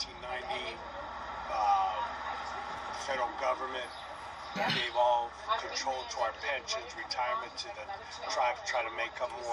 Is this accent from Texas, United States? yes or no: no; Thousand Oaks, California, United States; also born or lived in Inglewood; I was born in Inglewood, California. Mm-hmm. Maybe an hour away from here.